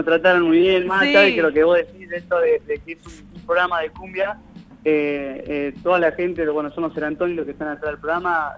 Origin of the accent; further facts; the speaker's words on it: San Pedro, Buenos Aires Province, Argentina; Digo, yo soy de San Pedro